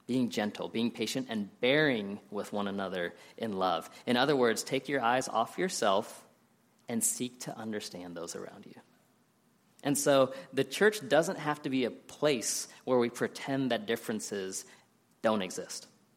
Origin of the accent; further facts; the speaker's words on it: Columbus, United States; I've had people ask me where I'm from, and when I said I grew up in Columbus, they say, no, where are you really from?